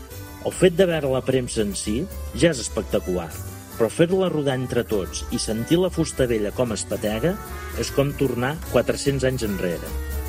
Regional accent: Salomó, Catalonia, Spain; Soc de Salomó, al Tarragonès.

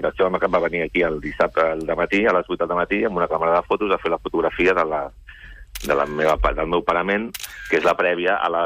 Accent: Sant Boi de Llobregat, Catalonia, Spain; Sí, de Sant Boi tenim la terra.

